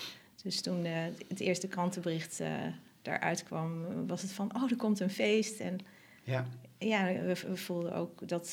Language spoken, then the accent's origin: Dutch; Hoogeveen, Drenthe, Netherlands; ik ben geboren en getogen in Hoogeveen. Weliswaar in het jaar 1972.